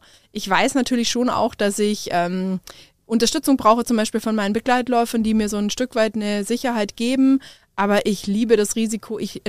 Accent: Tettnang, Baden-Württemberg, Germany; also born or lived in Bavaria; Ich bin ein Aborigine-Schwabe. Also ursprünglich komme ich aus Oberschwaben, bin zwar in Bayern geboren

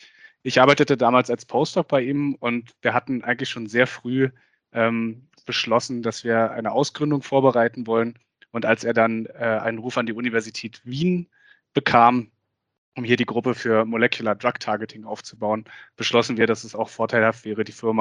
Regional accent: Germany; now in Vienna, Austria; Das stimmt, ja.

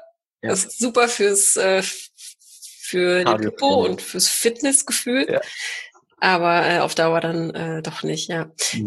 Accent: Poland; Ich bin ja auch Polin

